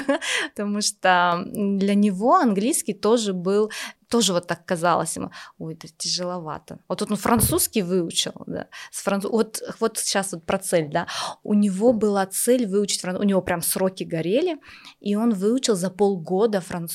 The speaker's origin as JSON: {"language": "Russian", "country": "Russia", "tie": "born or raised there", "lives_now": "Kazakhstan", "said": "Я сама родом из России, но вышла замуж в Казахстан. Конечно, казахский язык я понимала."}